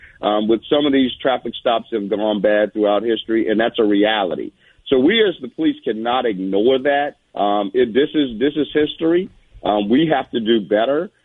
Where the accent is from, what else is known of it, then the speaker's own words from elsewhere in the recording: the South, United States; I grew up in the South, but again, it doesn't really matter.